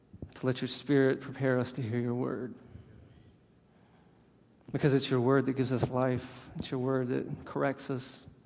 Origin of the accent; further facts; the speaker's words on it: Alabama, United States; I'm a simple guy. I'm from Alabama, okay?